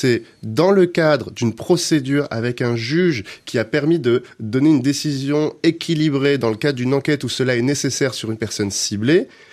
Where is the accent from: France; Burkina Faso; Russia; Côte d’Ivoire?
France; on est français